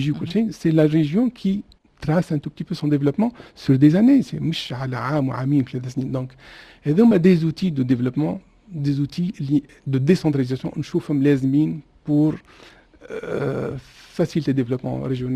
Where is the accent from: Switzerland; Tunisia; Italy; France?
Tunisia; Allez, je suis tunisien.